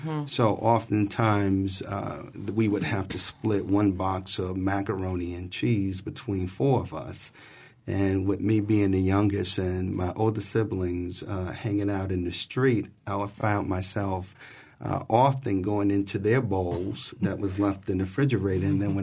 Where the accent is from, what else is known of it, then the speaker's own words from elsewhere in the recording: New York City, New York, United States; I always reminisce back when I was growing up in New York City, mm-hmm. Where my mother was receiving government assistance.